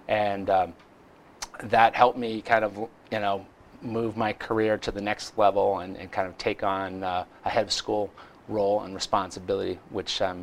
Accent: Worcester, Massachusetts, United States; So I'm from Worcester.

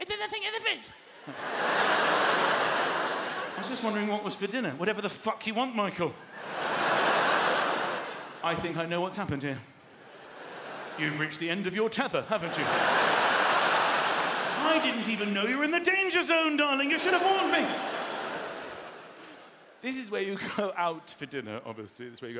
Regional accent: London, United Kingdom; born or raised there

